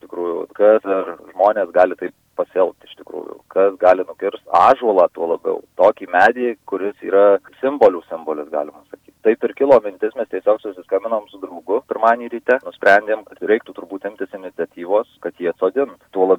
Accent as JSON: {"language": "Lithuanian", "town": "Alytus", "region": "Alytus County", "country": "Lithuania", "tie": "born or raised there", "said": "esu alytiškis nuo gimimo."}